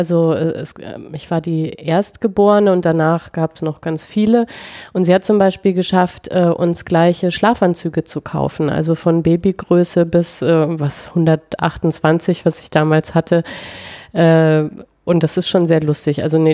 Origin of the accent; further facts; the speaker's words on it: Bavaria, Germany; ich bin ja in Bayern groß geworden, da sind die Großeltern jetzt auch noch.